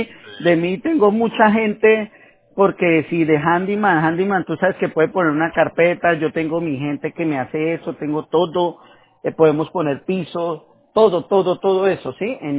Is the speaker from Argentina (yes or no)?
no; Colombia; yo soy colombiano y soy de palabra.